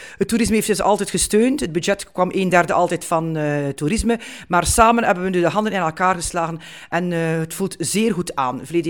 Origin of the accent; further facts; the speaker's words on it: Ostend, Flanders, Belgium; born there; Ik ben geboren in Oostende op 23 oktober in 1963. Ik heb school gelopen in de Sint-Josef Instituut